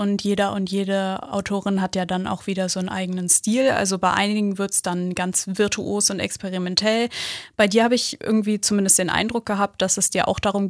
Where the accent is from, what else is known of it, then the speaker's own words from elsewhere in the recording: Northern Germany, Germany; ich musste da als Norddeutsche durch und durch echt erstmal wirklich einen Moment überlegen